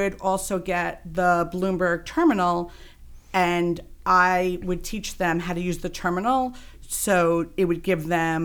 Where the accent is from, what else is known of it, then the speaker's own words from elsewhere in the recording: Closter, New Jersey, United States; So I grew up in Closter. I went to Demarest High School